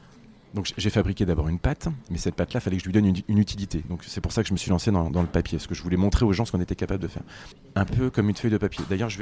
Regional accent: Brittany, France; Je suis un peu chauvin, je suis breton aussi.

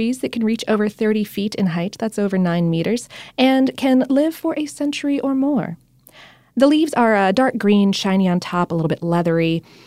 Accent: Florida, United States; Growing up in Florida, I wound up having a lot of friends who had, like, citrus trees in their yards and stuff like that.

